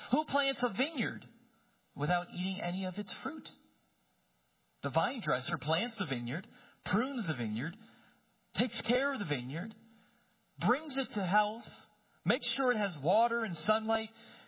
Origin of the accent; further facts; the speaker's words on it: New Jersey, United States; Anyway, I'm from New Jersey. We don't have barns.